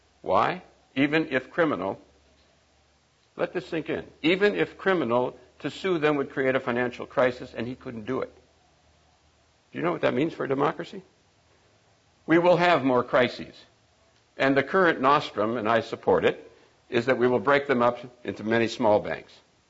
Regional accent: Racine, Wisconsin, United States; very American, very down home. I'm from Racine, Wisconsin.

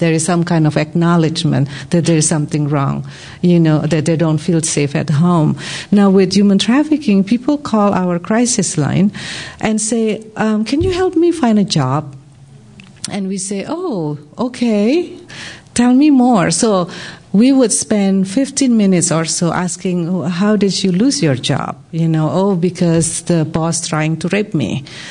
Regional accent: Indonesia; I am originally from Indonesia, and I'm trying to reach out to Indonesian community.

